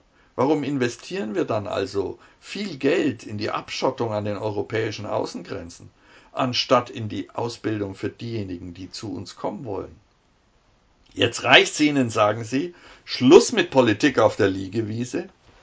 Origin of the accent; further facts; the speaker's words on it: Germany; So sind wir Deutsche eben.